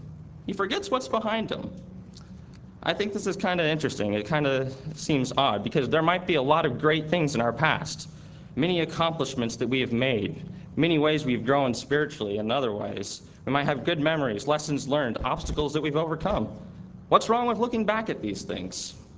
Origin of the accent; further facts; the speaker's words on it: Montana, United States; also born or lived in Washington; I'm actually from Montana, and I was born in Washington, so I really consider the Northwest my home